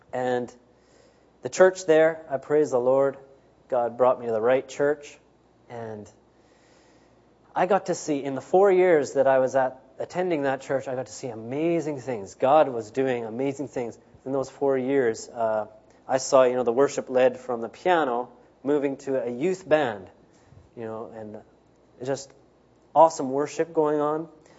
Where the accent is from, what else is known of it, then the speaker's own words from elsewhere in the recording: British Columbia, Canada; I'm from Canada, mainly BC, British Columbia. Small town, 5,000 people.